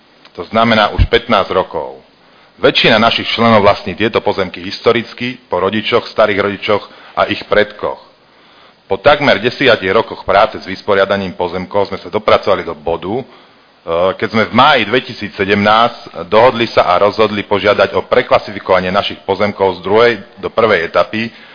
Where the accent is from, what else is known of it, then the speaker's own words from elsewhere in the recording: Nitra, Nitra Region, Slovakia; Narodil som sa na Chrenovej, vyrastal som na Chrenovej, moje tri deti chodia na základnú školu Fatranská a pred dvomi rokmi sme sa presťahovali do Párovských hájov